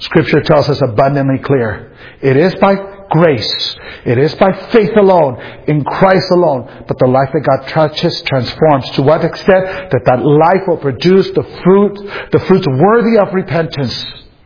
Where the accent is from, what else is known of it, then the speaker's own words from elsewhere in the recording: Los Angeles, California, United States; true, I grew up in East LA, right? I don't know the difference between a vine and a tree.